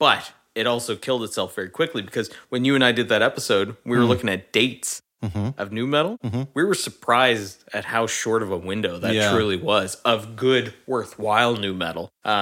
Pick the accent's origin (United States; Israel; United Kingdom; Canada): Canada; growing up in Canada, we had our own version of what was considered a late night talk show